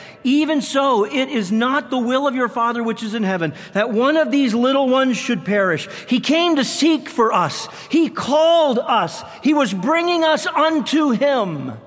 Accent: Nova Scotia, Canada; where I grew up in Nova Scotia, behind my house, my father had about an acre of a garden.

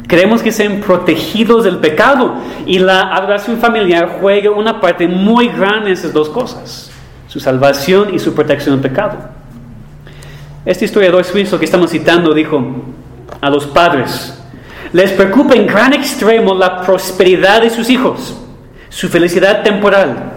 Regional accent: Mexico; Somos mexicanos. Hablamos de todo, menos

